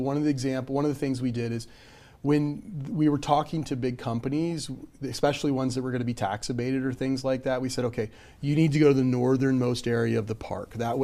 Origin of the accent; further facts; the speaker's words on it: Missouri, United States; I come from Southeast Missouri. From a farming community and grew up on a farm.